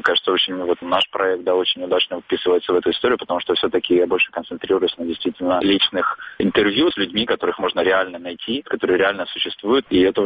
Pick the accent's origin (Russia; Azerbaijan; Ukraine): Ukraine; Donbas; Мне бы хотелось, чтобы мой родной город был украинским, а не находился в центре Новороссии какой-то.